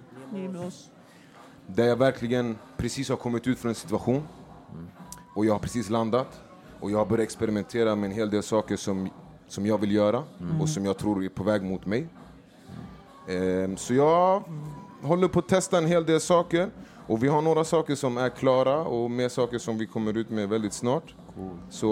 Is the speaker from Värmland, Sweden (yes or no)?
no; Stockholm, Stockholm County, Sweden; jag flyttade ju från Husby med familjen till Gärdet när jag typ var 7-8.